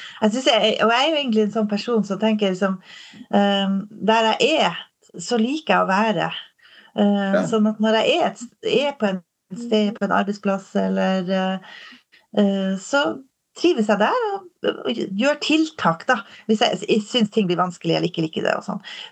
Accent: Hammerfest, Finnmark, Norway; Og jeg er født og oppvokst i Hammerfest i Finnmark. Og har slekt i Alta, og har hytte i Porsanger, og en mann fra Honningsvåg. Så jeg har ganske gode røtter plantet opp i Finnmark, da.

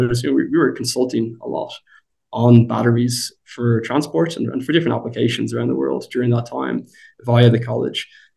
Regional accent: Ireland; I'm Irish myself

